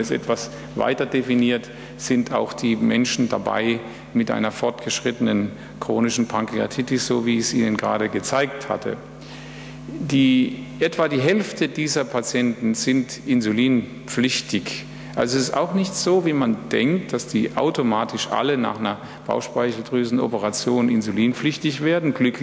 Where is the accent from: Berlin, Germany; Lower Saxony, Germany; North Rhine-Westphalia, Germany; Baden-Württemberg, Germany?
Baden-Württemberg, Germany; Ich bin ja Badener